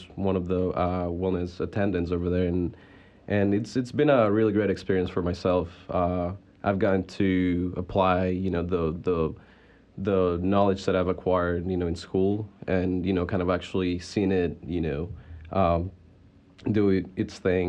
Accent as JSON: {"language": "English", "town": "Chapel Hill", "region": "North Carolina", "country": "United States", "said": "I'm actually from Chapel Hill, and then I transferred there about two years and a half ago."}